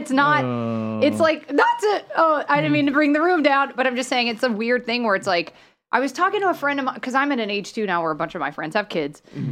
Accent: Atlanta, Georgia, United States; I grew up in Atlanta.

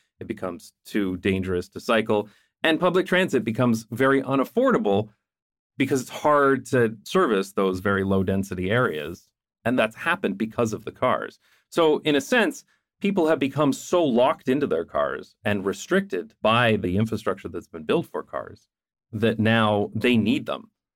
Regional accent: London, Ontario, Canada; And I certainly see that in my hometown of London, Ontario.

